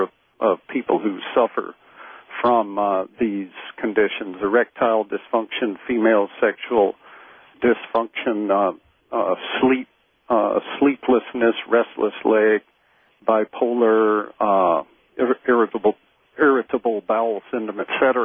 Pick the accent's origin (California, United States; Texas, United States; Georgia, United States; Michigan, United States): Georgia, United States; moved away as an adult; Well, actually, I grew up in Georgia and came to the Midwest on my 21st birthday, and have been here since then. But I grew up in a town of 30,000 or so didn't grow up on a farm.